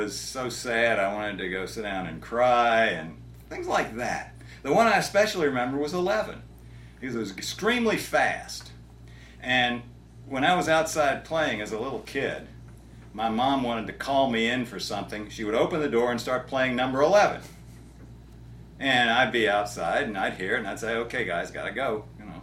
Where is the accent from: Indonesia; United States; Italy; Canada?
United States; New Orleans, Louisiana; And one thing that, growing up in New Orleans, every kid goes to Mardi Gras